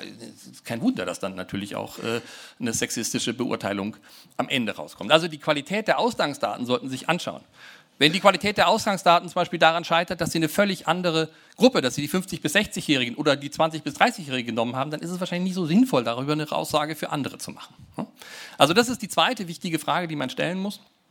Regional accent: Braunschweig, Lower Saxony, Germany; Ich komme aus Braunschweig, ich darf das sagen.

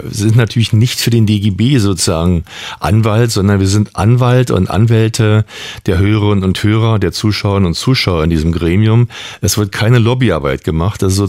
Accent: Berlin, Germany; Also ich bin geborener Westberliner, wobei ich immer Berliner war und bin und mich nie mit diesem West-Ost habe abfinden können.

